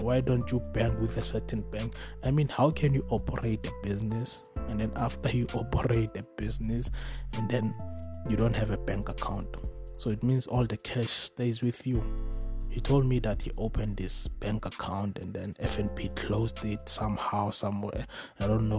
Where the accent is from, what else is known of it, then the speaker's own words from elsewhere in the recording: South Africa; As a South African, when you go to certain places, you cannot walk in those places.